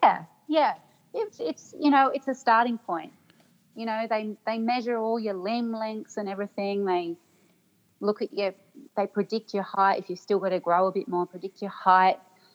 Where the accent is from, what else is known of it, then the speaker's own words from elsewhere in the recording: Sydney, New South Wales, Australia; Yeah, so I grew up in Sydney, and I grew up swimming and running.